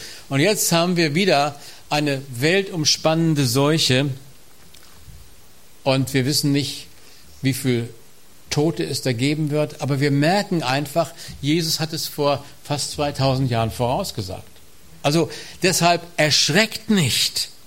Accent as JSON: {"language": "German", "country": "Germany", "said": "Und leider haben wir uns als Deutsche da auch mit schuldig gemacht und es ist eine Gnade, dass es unserem Land heute so gut geht."}